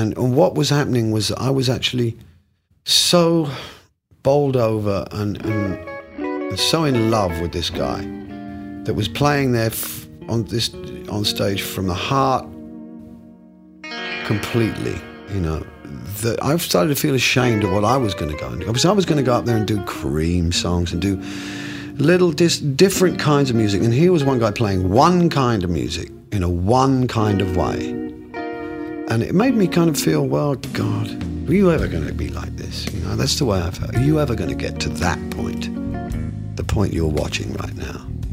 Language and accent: English; England, United Kingdom